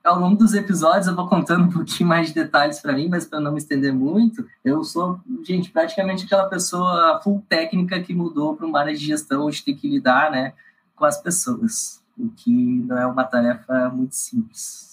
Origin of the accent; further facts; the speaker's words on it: Porto Alegre, Rio Grande do Sul, Brazil; eu sou de Porto Alegre, tá? Rio Grande do Sul.